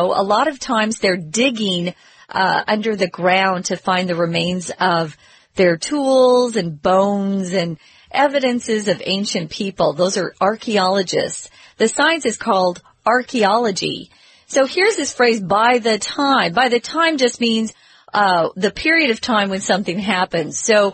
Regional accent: Phoenix, Arizona, United States; Yeah, I grew up in the Phoenix area, actually.

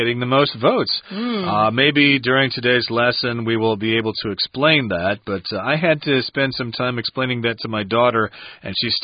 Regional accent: United States; Well, to tell you the truth, as an American, I didn't like either one of them.

